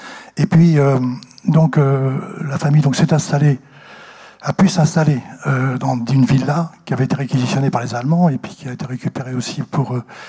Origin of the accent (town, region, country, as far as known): Saint-Nazaire, Pays de la Loire, France; born or raised there; also born or lived in Limerzel